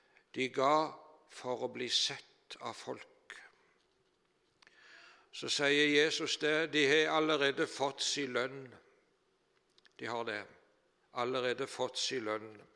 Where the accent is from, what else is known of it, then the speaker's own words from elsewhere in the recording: Varhaug, Rogaland, Norway; Jeg husker når jeg var gutt hjemme på Varhaug